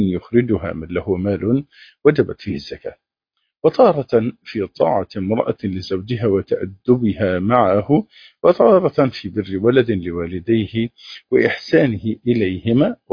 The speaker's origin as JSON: {"language": "Arabic", "country": "Egypt"}